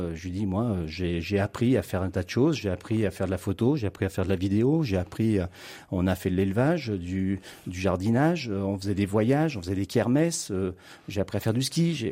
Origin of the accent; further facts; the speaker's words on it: Vallon-en-Sully, Auvergne-Rhône-Alpes, France; je suis originaire de Vallon-en-Sully, à 9 km du château. Et donc j'étais d'une fratrie de 7 enfants.